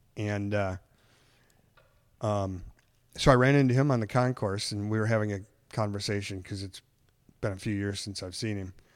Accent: Muskegon, Michigan, United States; now in California, United States; We grew up in Muskegon together. We graduated. We went to rival high schools, graduated same year.

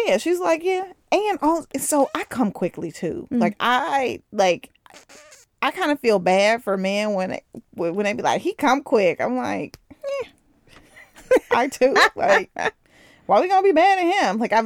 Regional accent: Midwest, United States; I am from the Midwest.

